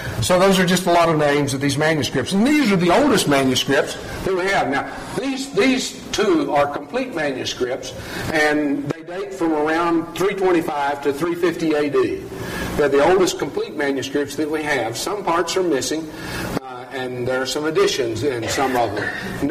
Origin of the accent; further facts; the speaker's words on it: Texas, United States; accent: Texas; with my Texas accent, you can't tell which I said, can you?